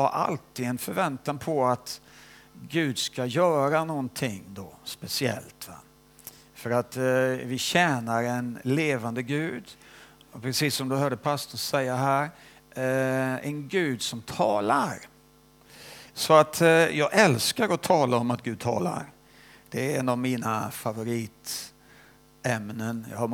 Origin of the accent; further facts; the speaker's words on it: Småland, Sweden; also born or lived in Vänersborg; now in United Kingdom; Smålänning är jag inte, för att jag är född i Vänersborg. Så det är inte så jättelångt härifrån. Men jag är uppväxt i Småland.